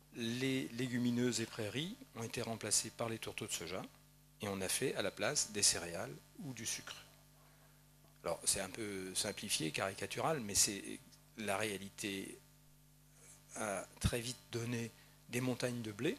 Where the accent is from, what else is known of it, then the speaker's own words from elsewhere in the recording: Nouvelle-Aquitaine, France; c'est le Limousin, qui est juste à côté de chez moi, je suis de Poitou-Charentes.